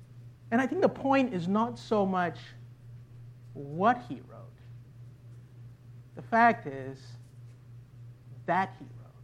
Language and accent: English; Malaysia; I grew up in Malaysia